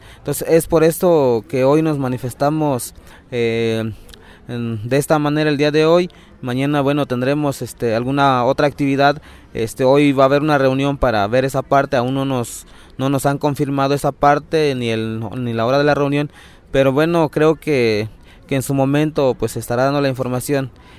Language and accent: Spanish; Michoacán, Mexico; venimos del estado de Michoacán, de la sección 18. Nosotros somos maestros de educación indígena, ahí en el estado de Michoacán, donde se habla la lengua purépecha.